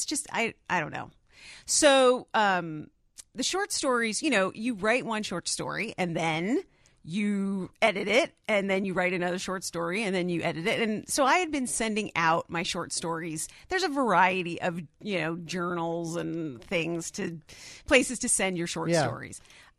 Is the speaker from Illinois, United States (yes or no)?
yes; Glenview, Illinois, United States; also born or lived in Chicago; I am from Glenview. I'm a Glenview native.